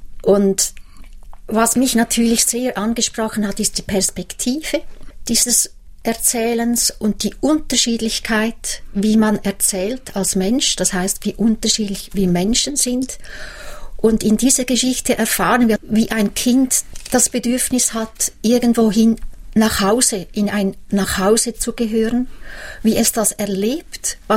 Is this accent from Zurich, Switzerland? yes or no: no; Lucerne, Switzerland; Ich bin in Luzern aufgewachsen, ging in Luzern in die Schule.